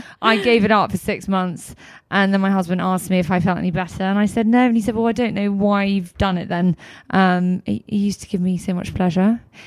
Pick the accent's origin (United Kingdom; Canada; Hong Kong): Hong Kong; I remember growing up in Hong Kong